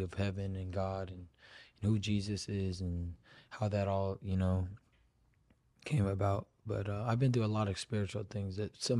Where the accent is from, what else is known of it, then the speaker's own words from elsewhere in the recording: Los Alamitos, California, United States; born there; Okay, so I was born in Los Alamitos, California.